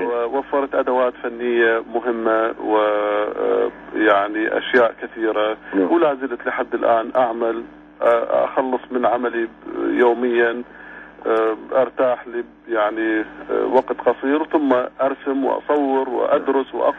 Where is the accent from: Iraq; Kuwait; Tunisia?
Iraq; واقتنوا من عندي مو لأنه أنا عراقي يعني